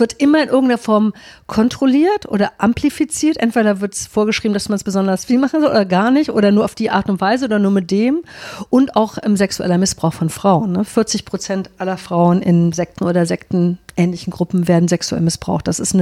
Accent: Germany; so als Deutsche müssen wir uns auch diese Städte mal angucken

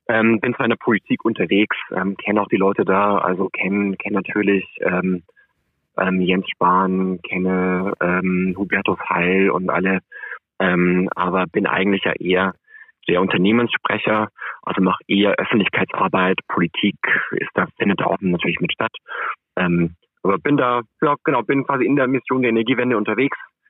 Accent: Tirschenreuth, Bavaria, Germany; now in Berlin, Germany; Ich komme aus Tirschenreuth in der schönen Oberpfalz im Stiftland. Wohne jetzt aber in Berlin seit über 10 Jahren, bin 40 Jahre alt

